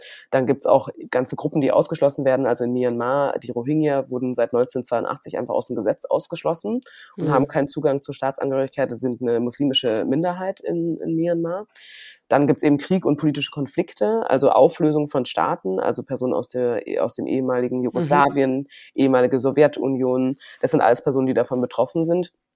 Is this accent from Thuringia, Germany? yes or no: no; Puchheim, Bavaria, Germany; ich bin ja hier geboren und dann bin ich auch bin in München aufgewachsen, in so einer kleinen Gemeinde in Puchheim, die ist mittlerweile eine Stadt.